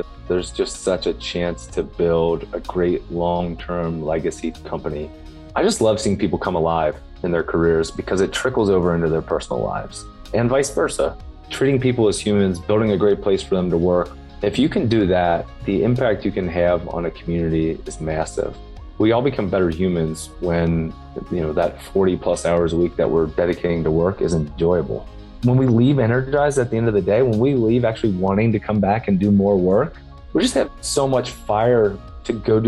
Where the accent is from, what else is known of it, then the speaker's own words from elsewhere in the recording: Cincinnati, Ohio, United States; I'm from Cincinnati, Ohio. We've got great companies like Procter & Gamble and Fifth Third and Kroger that are headquartered there.